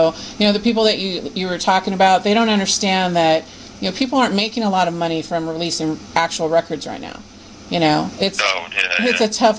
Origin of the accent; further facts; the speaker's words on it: California, United States; Well, I'm from California, too.